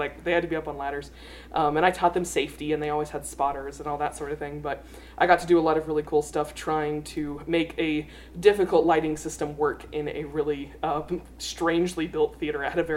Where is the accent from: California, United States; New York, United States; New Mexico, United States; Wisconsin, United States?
New Mexico, United States; Carlsbad; moved away as an adult; now in Lubbock, United States; I'm originally from Carlsbad, New Mexico. And I moved to Lubbock to go to college.